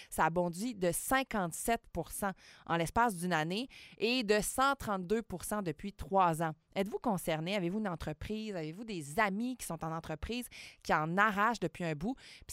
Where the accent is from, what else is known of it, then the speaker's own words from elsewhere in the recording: Quebec, Canada; ça ne vaut pas le prix qu'on a payé en tant que Québécois à travers les dernières années.